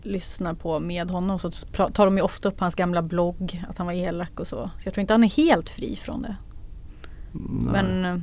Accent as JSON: {"language": "Swedish", "town": "Sundsvall", "region": "Västernorrland County", "country": "Sweden", "said": "jag är från Sundsvall."}